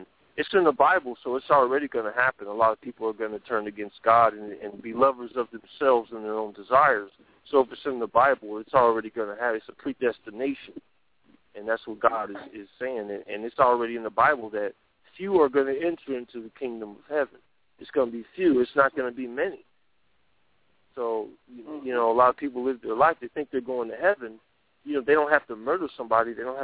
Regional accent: Cincinnati, Ohio, United States; from Cincinnati, Ohio.

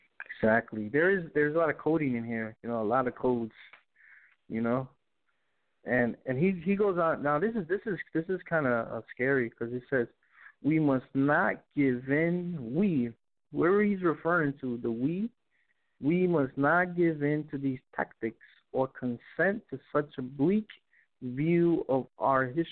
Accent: Puerto Rico; Caribbean and Puerto Rico people is that Boricua is that we have that dual citizenship. You know, we are American, you know.

